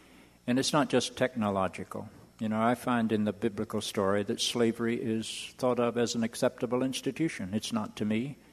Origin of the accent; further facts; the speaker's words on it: the South, United States; I grew up in the South, so I know the scourge of slavery and segregation and what it's done to people of color.